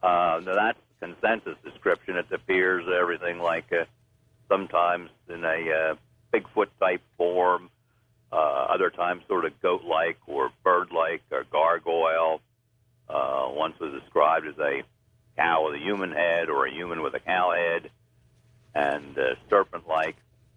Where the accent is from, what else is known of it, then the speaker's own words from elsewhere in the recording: New Jersey, United States; I'm originally from South Jersey, and kind of grew up hearing about the Jersey Devil.